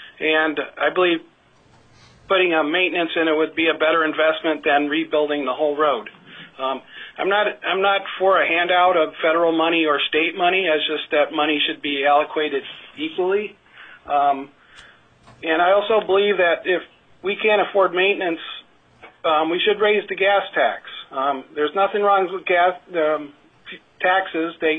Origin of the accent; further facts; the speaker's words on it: Homer, Alaska, United States; I'm from Homer.